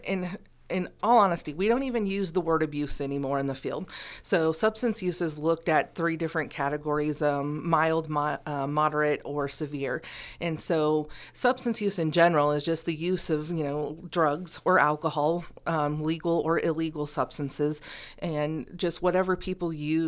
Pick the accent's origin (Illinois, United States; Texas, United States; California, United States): Illinois, United States; Stronghurst; now in Macomb, United States; So I grew up in Stronghurst and have moved away for a while. And about 10 years ago, we came back to the area and we've been in Macomb since then.